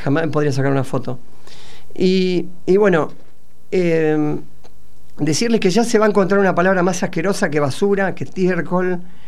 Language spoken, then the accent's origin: Spanish; Argentina; Entonces pido disculpas por haber defendido mi integridad como argentino